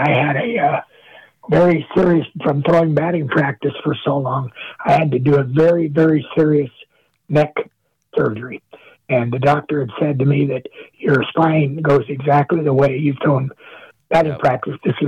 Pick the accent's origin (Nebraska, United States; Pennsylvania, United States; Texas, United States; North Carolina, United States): Nebraska, United States; now in Denver, United States; It's not like, I grew up in Nebraska. It's not like Iowa or Nebraska where the humidity, it stays on the ground and it crunches and does that.